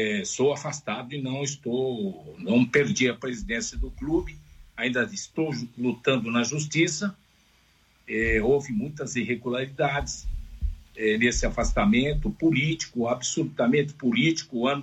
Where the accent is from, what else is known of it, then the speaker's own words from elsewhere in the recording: São Paulo, Brazil; sou de São Paulo, mas sou santista tanto quanto eles